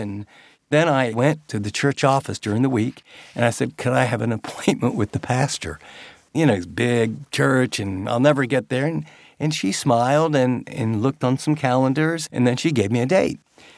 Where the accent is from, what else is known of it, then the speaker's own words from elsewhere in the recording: West Virginia, United States; now in Dallas, United States; We came from West Virginia, where a mega church was 250 or 300 people.